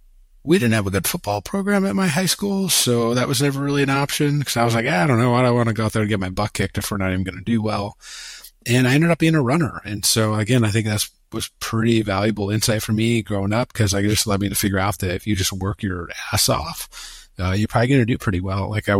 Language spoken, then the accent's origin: English; Michigan, United States; Yeah, I grew up in rural Michigan. And I think growing up in Michigan is important